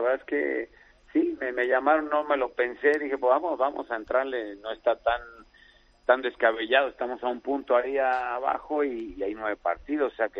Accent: Mexico; now in Mallorca, Spain; Sí, allá estuvimos en mi país. Después de 20 años, fui de vuelta a México y ahora estoy de vuelta aquí.

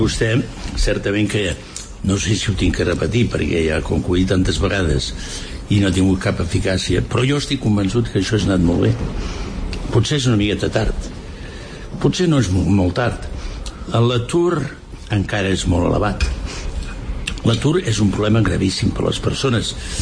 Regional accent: Barcelona, Catalonia, Spain; born there; He nascut a Barcelona, he sigut sacerdot de Barcelona, he sigut bisbe auxiliar de Barcelona, vaig anar a Tortosa, vaig anar a Tarragona

